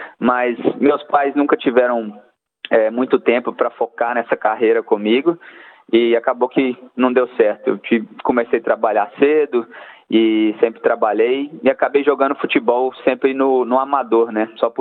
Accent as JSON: {"language": "Portuguese", "town": "Belo Horizonte", "region": "Minas Gerais", "country": "Brazil", "said": "Sim, eu sou de Belo Horizonte, né, capital de Minas Gerais"}